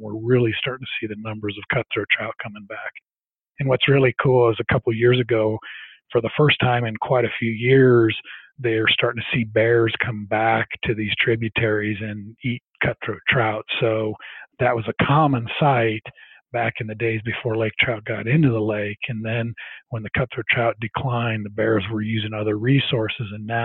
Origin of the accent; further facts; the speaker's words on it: Midwest, United States; it might be because I grew up in the Midwest